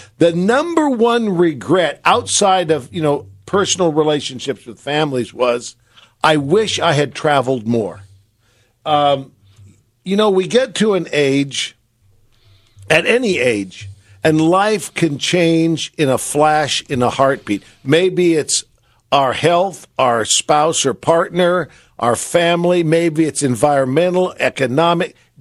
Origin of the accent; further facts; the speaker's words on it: San Francisco, California, United States; I've told the story as a young kid growing up in San Francisco. I used to go down to the pier and just watch the ships